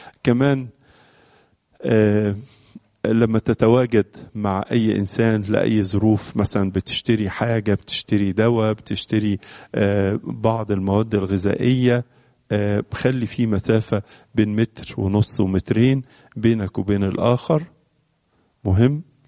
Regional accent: Egypt; بلادنا مصر

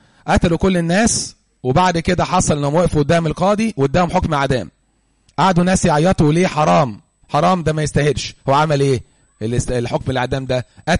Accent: Egypt; احنا كمصريين

